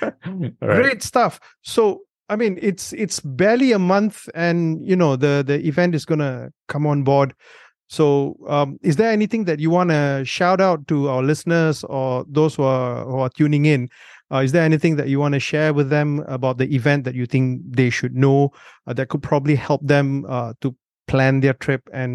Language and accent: English; Penang, Malaysia; Side note, I'm from Penang. I'm keeping quiet.